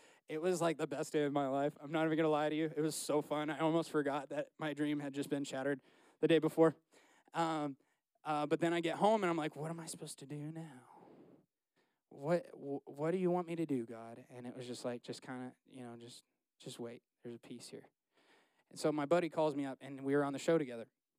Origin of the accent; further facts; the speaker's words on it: Ohio, United States; born there; when I was born in Ohio, they helped my parents get into their first house